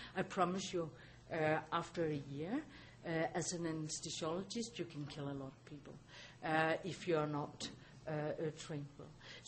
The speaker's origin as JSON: {"language": "English", "town": "Bangalore", "region": "Karnataka", "country": "India", "lives_now": "Canada", "said": "I've never experienced the psychometric here because I come from Bangalore"}